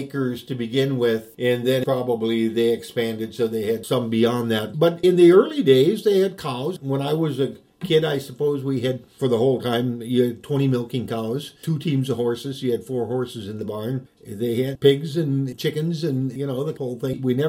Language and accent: English; Lake Park, United States; I grew up in Lake Park, graduated from high school there in 1960, so I've been around an awful long time, but my great-grandparents came over from Sweden.